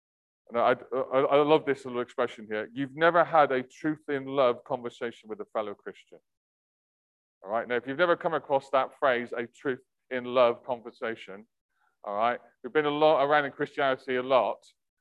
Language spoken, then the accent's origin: English; England, United Kingdom; we're polite English people.